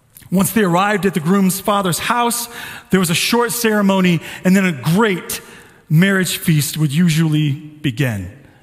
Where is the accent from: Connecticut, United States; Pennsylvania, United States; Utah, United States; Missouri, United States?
Missouri, United States; St. Louis; Growing up in St. Louis, man, thunderstorms just lasted all night.